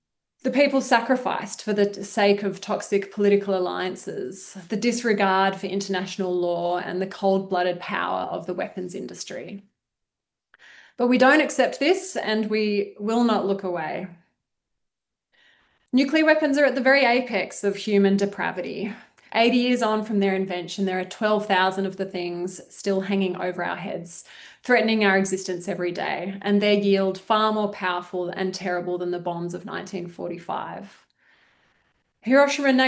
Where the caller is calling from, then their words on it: Wollongong, New South Wales, Australia; I'm calling in from Darawal country in Wollongong tonight.